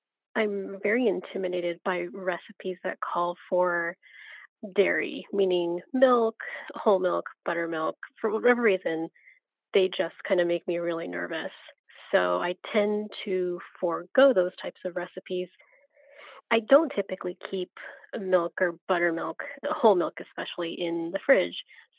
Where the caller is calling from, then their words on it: Anaheim, California, United States; I'm calling from Anaheim.